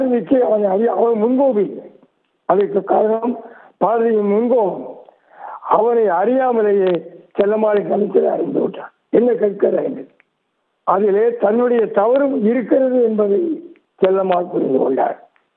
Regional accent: Kadayam, Tamil Nadu, India; நான் கடையத்தை சேர்ந்தவன்.

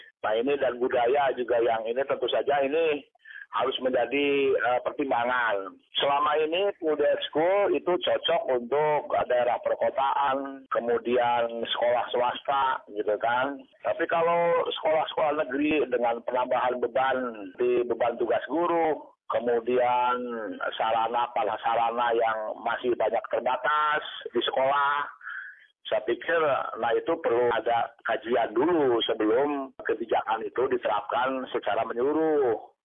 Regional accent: Lampung, Indonesia; Misalnya di daerah saya di Lampung begitu kan ya.

